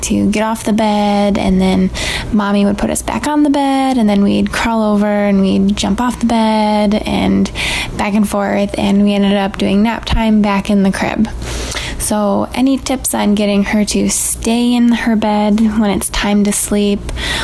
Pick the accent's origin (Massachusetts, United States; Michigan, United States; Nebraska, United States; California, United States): Michigan, United States; I'm from Michigan.